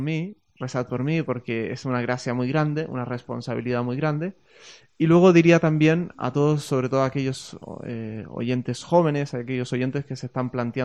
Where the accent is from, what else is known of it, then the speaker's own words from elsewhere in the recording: Chile; Yo, de hecho, vengo de Chile.